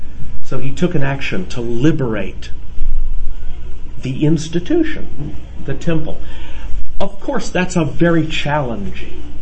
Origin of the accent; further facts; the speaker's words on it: the South, United States; When I was a boy growing up in the South, we sang a little song.